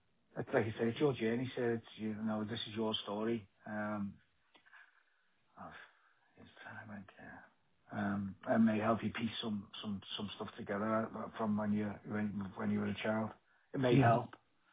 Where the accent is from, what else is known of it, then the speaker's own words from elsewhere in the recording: North West England, United Kingdom; accent: Scouse; You know what, James, all my life, people have been asking me to repeat myself because of my Scouse accent.